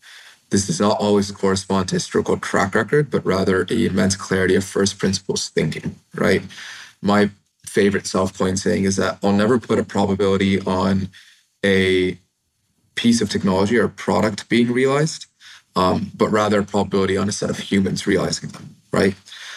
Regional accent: New Jersey, United States; growing up in Jersey, like I said, you don't really get a lot of exposure to people doing out of the box things.

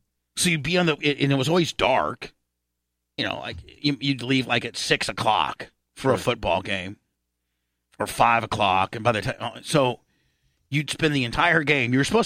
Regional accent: Warsaw, Masovian Voivodeship, Poland; So they did that in Warsaw. So, in seventh and eighth grade

